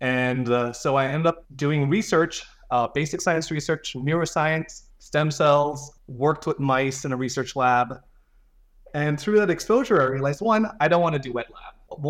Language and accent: English; Belize; So I'm originally from Belize. And so growing up, I lived in a small town and there was one elementary school, one high school.